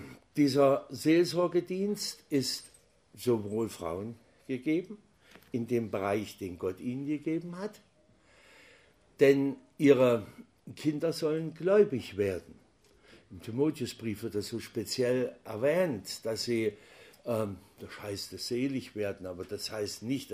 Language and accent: German; Saxony, Germany; ich komme ursprünglich aus Sachsen und wer das so kennt, der weiß, die Sachsen, die haben viele so Weihnachtsbräuche.